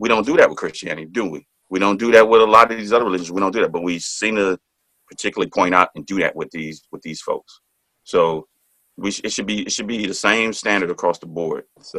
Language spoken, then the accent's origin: English; Louisiana, United States; You see, you know, out here in my home state, Louisiana, churches being burned.